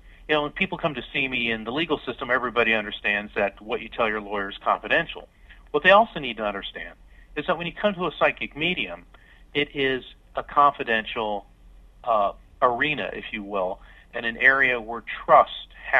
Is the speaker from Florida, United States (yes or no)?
yes; Melbourne, Florida, United States; I grew up in Florida, actually Melbourne, Florida, and I still live here and practice.